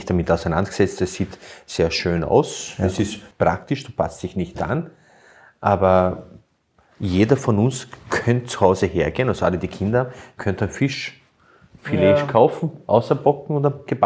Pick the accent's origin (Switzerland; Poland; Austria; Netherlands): Austria; Burgenland; Bei uns im Burgenland hat es so Erdäpfelspalten.